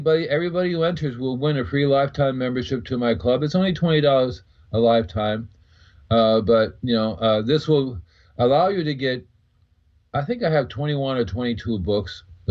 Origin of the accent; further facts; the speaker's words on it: Florida, United States; I'm from Florida. And Florida, I did my Invisible Gardener for a long time, started in 1970.